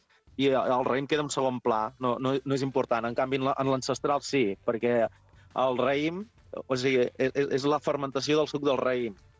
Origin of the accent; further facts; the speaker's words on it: Olèrdola, Catalonia, Spain; jo sóc d'Olèrdola